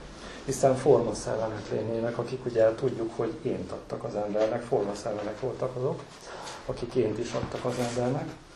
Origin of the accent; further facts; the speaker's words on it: Hungary; Tehát az, hogy én magyar vagyok, lehet, hogy csak azért születhetett meg ez a könyv, mert hogyha én német vagyok, vagy angol vagyok, vagy bármilyen más nyelven beszélek